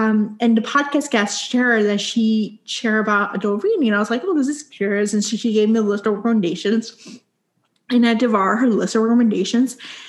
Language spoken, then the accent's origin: English; Puerto Rico; I grew up in Puerto Rico, so I went to a bilingual school, Spanish and English.